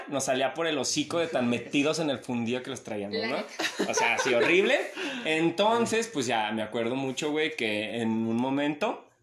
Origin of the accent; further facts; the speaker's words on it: Mexico; Entonces, pues ya, porque como buen mexicano...